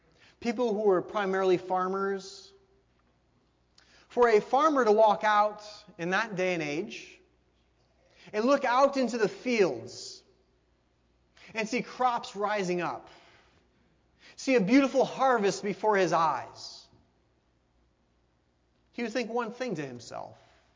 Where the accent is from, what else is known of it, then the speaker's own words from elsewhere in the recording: Ohio, United States; I guess this part of Michigan is probably pretty similar to where I grew up in Northwest Ohio.